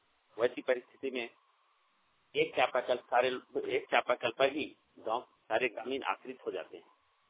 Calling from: Rajnawar, Jharkhand, India; राजनवार, जिला गिरिडीह से।

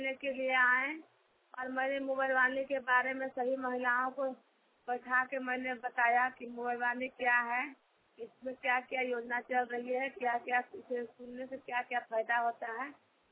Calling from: Ranchi, Jharkhand, India; रांची झारखंड देवरी से। हमारे हमारे गांव के आंगनबाड़ी में आज टीकाकरण हुआ।

